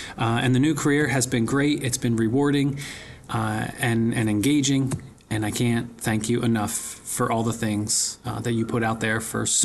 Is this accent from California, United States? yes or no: no; Pennsylvania, United States; I am from Pennsylvania.